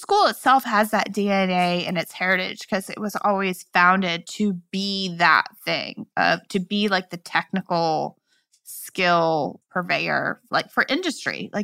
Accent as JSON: {"language": "English", "region": "Midwest", "country": "United States", "tie": "born or raised there", "said": "You know, I grew up in the Midwest originally. So I grew up being like toted around to all these garage sales"}